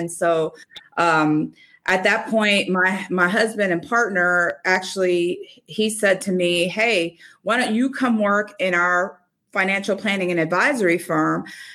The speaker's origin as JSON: {"language": "English", "region": "Florida", "country": "United States", "tie": "born or raised there", "said": "I grew up in Florida lived in Orlando and then went to high school in the Florida Keys."}